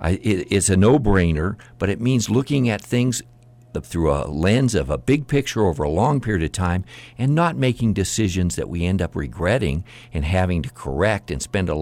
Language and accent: English; New Mexico, United States; Well, you know, I grew up in New Mexico, was interested in the people that lived here for thousands of years